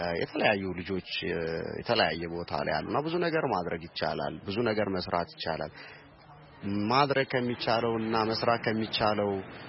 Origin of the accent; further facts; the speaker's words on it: Wondo Genet, Sidama, Ethiopia; moved away as an adult; now in Modena, Italy; ከጣሊያን ሞዴና ነው የመጣሁት። ተወልጄ ያደኩት ወንዶ ገነት የሚባል ከተማ ነው።